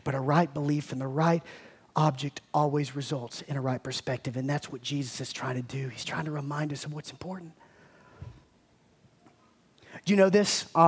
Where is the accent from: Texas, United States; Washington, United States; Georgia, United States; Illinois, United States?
Georgia, United States; Macon; I grew up in Macon, Georgia, and true story about Macon, Georgia